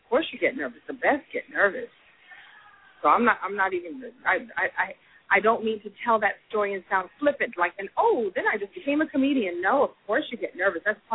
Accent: New York City, New York, United States; I'm from Brooklyn, New York.

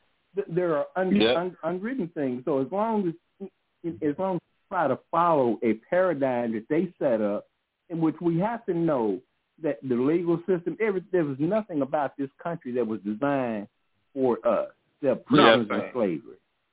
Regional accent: Oklahoma, United States; Well, in my hometown in Oklahoma, they had a summer jobs program.

